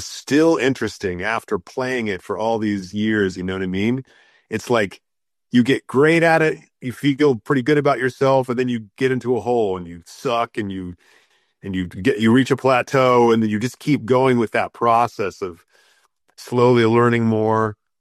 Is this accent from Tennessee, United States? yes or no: yes; Nashville, Tennessee, United States; But I would say I'm from Nashville, Tennessee, where we play a lot of country music, a lot of blues music.